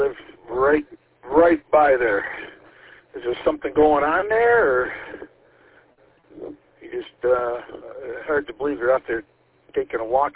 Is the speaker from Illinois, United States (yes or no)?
no; Shelby Township, Michigan, United States; Yeah, I'm from Shelby Township, too, by the way.